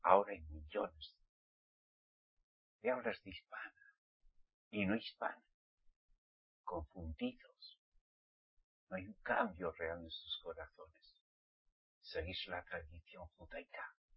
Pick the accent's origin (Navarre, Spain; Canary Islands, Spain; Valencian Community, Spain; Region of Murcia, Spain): Navarre, Spain; Es que soy español. ¿Mm? Soy vasco. Navarro.